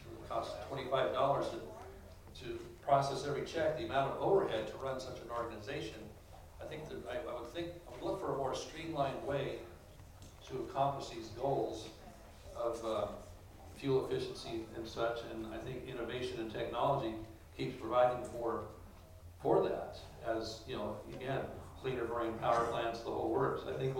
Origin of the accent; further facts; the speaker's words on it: California, United States; I think, first of all, as a Californian